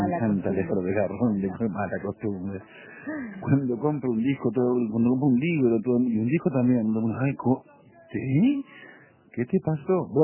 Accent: Uruguay; Me siento típicamente uruguayo.

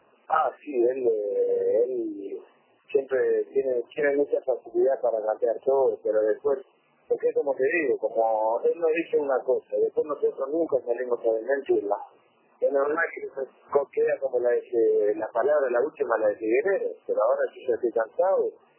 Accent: Uruguay; y no es como que soy uruguayo

